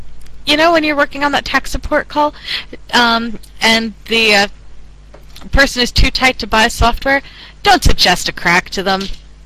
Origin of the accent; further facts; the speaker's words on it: United States; I am an American, so I can say this. As Americans in general, we don't do this.